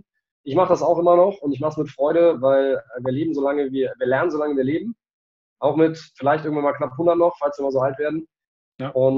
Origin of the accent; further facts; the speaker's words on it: North Rhine-Westphalia, Germany; Also ich komme ja aus dem Kölner Raum